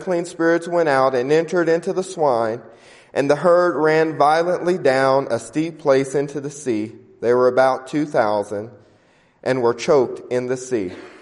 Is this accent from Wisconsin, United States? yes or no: no; Pacoima, California, United States; from Pacoima, California